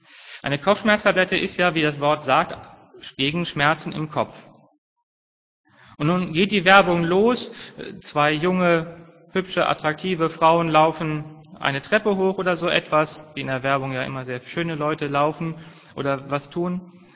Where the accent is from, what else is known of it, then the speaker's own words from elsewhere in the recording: Northern Germany, Germany; Sie merken, ich komme aus Norddeutschland und ich habe eine Leidenschaft für das Maritime.